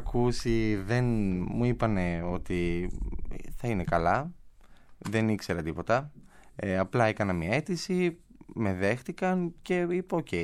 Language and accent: Greek; Larisa, Thessaly, Greece; Νομίζω ότι είμαι τυχερός που γεννήθηκα στη Λάρισα και που ήμουν εκεί για αρκετά χρόνια